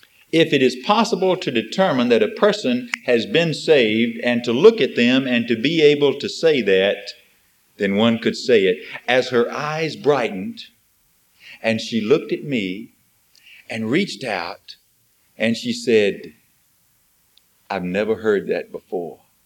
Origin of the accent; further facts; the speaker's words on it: Montgomery, Alabama, United States; I'm from Montgomery. If you're raised in the cradle of the Confederacy, you read Robert E. Lee and a lot of other things besides.